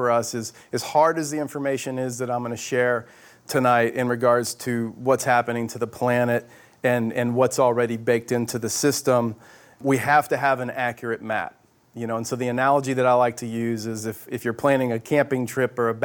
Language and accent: English; Houston, Texas, United States; moved away; which didn't make a whole bunch of sense for a guy born and raised in Houston, Texas, but there you have it.